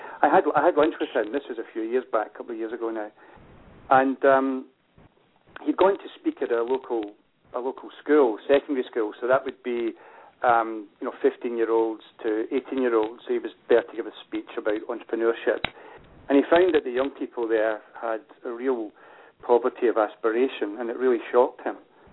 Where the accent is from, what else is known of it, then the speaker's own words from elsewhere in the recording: Scotland, United Kingdom; being a Scotsman, I'm fascinated